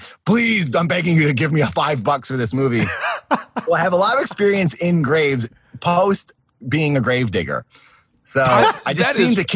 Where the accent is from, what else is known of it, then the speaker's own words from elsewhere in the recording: Milford, Massachusetts, United States; I grew up in Massachusetts. My mom and dad are still there. My older brother's still there. And Milford, Massachusetts is a town that my parents lived in.